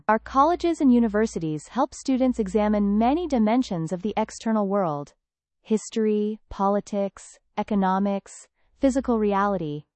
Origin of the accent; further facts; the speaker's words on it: Illinois, United States; the community in which I grew up on Chicago's North Shore was driven by the same kind of anti-Semitism